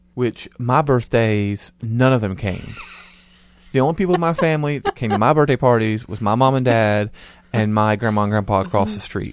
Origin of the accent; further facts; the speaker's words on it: the South, United States; We're from the South, and it's like